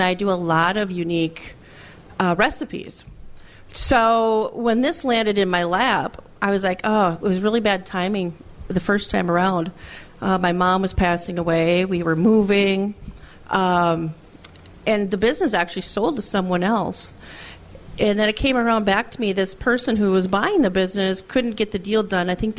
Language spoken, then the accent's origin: English; Alexandria, Minnesota, United States; I grew up by Alexandria. And so I went to school in Glenwood for a number of years. A lot of people might know Lake Minnewaska area. And then Elbow Lake, Minnesota is where I graduated from.